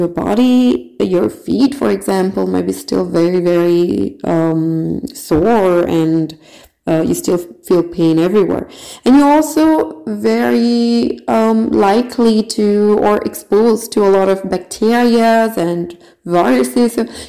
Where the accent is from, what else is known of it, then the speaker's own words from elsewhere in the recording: Pakistan; as you can see from my name, I am originally from Pakistan